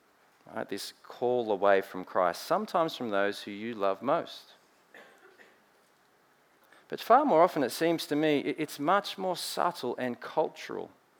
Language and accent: English; Australia; For some reason, being in America actually made my accent stronger. It was as if Steve Irwin was my uncle, Paul Hogan was my dad. That's how proud I was.